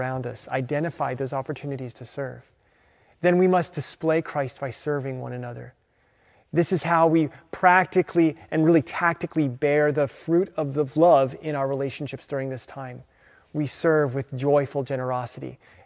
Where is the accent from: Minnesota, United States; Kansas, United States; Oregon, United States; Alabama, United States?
Alabama, United States; At the church I grew up at in Alabama, I had the privilege of getting to know a woman named Mrs. Ross.